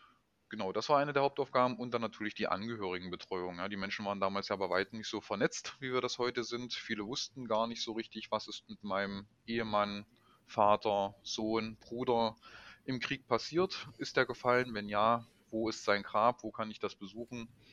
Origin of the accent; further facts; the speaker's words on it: Saxony-Anhalt, Germany; dass in meinem Heimatland Sachsen-Anhalt die Stelle des Bildungsreferenten frei geworden ist